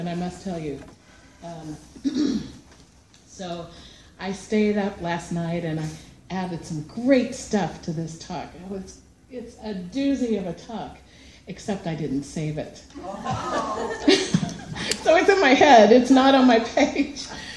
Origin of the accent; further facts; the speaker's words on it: Kansas City, Kansas, United States; I grew up in Kansas City, Kansas, the heartland of the Midwest, where our city is surrounded by farms and plain-spoken people.